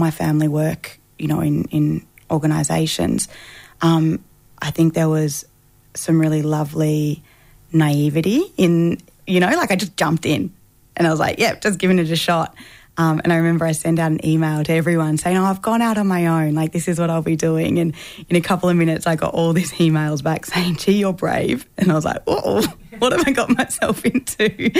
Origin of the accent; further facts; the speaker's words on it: Melbourne, Victoria, Australia; now in Queensland, Australia; So I'm a Yorta Yorta and Wiradjuri woman, born and raised on Kulin country in Melbourne, and I moved up to Queensland last year to launch these retreats.